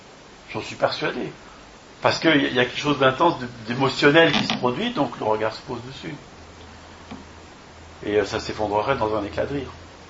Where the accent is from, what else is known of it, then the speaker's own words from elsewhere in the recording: France; parce que je suis français